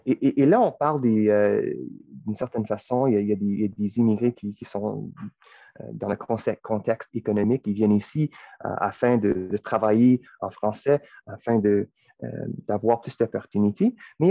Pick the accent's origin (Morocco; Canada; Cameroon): Canada; Winnipeg, Manitoba; moi, je viens de Winnipeg, mais j'ai fait mes études à Ottawa.